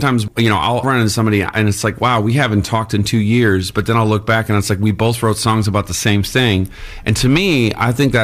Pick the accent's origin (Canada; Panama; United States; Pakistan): Canada; especially for me growing up in Canada. Hockey's like it's all we have